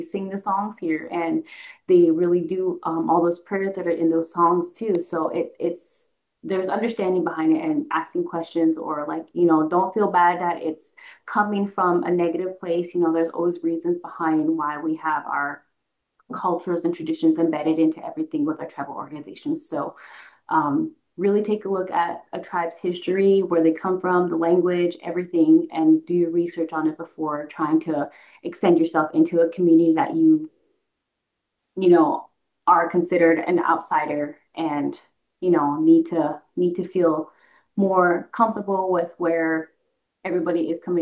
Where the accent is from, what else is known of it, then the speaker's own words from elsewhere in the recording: Arizona, United States; I'm not an enrolled member here with Winnebago. My husband is, but I come from the Navajo tribe in Arizona, and we have different historical traumas that we've endured.